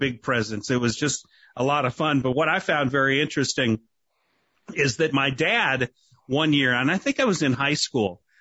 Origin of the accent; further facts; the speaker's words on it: Chicago, Illinois, United States; And you know, growing up in the North Shore of Chicago